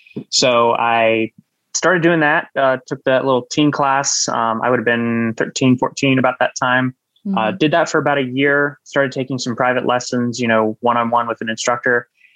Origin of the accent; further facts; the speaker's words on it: Stevens City, Virginia, United States; So I grew up in Stevens City, but had a lot of friends down in Harrisonburg.